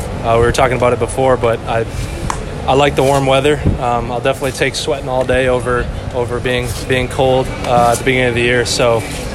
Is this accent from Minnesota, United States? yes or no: yes; Minnesota, United States; I'm from Minnesota. We had a cabin up in McGregor, Minnesota.